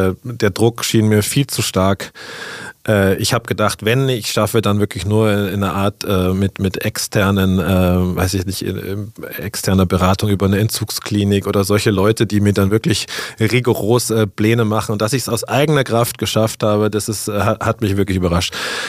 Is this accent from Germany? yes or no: yes; Munich, Bavaria, Germany; Ich bin Münchner, ich bin hier aufgewachsen.